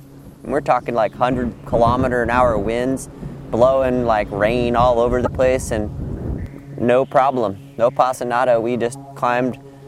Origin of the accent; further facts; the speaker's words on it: Maine, United States; now in Colorado, United States; I grew up in Maine. I live in Colorado now.